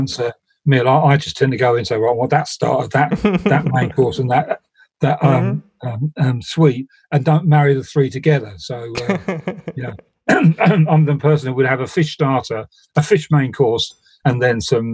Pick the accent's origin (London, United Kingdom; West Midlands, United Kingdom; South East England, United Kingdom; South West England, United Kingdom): London, United Kingdom; born there; accent: Cockney; also born or lived in Australia; I was born in South London, so I'm a Cockney by birth. Mm-hmm. I lived in Australia for several years and then settled back here.